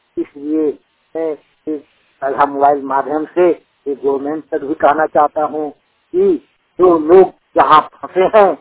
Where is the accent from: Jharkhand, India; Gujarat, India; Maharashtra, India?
Jharkhand, India; Phulbera; Jharkhand Palamu district के निवासी हूँ। मेरा गांव फुलबेरा है।